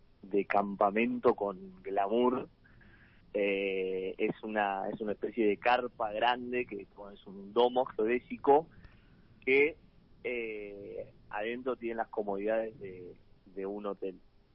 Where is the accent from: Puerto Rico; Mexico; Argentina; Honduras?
Argentina; Ushuaia, Tierra del Fuego; fueguino, soy de Ushuaia, sí.